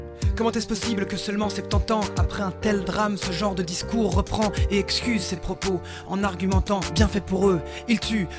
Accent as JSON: {"language": "French", "country": "Belgium", "said": "Je suis belge européen et j'ai choisi de m'intégrer, moi."}